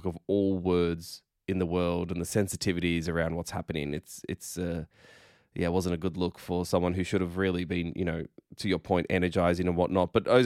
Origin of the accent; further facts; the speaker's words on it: Australia; accent: Australian; just our Australian accents on air. It's one of the feedbacks that we've received that apparently we're too Australian.